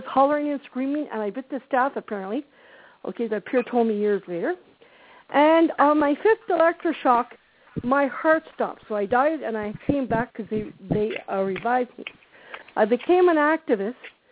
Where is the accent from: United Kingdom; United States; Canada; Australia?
Canada; Ottawa, Ontario; born there; I was born in Ottawa.